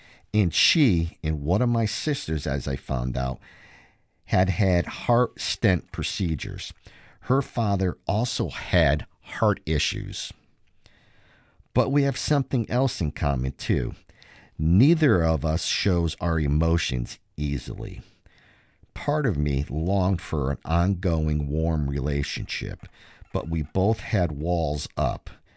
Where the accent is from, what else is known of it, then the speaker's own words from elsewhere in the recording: Illinois, United States; born there; I knew I was born in Cook County, so I sent an information request to the state of Illinois.